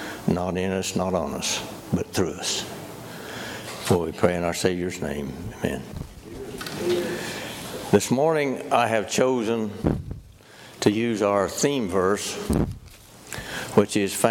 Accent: Ridge Farm, Illinois, United States; I come from Ridge Farm, Illinois. And I am a farmer

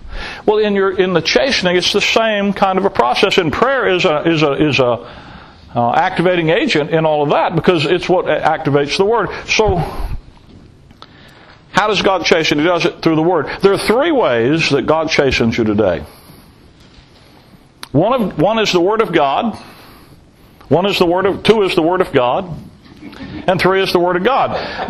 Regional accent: Alabama, United States; I'm from Alabama. We didn't play hockey.

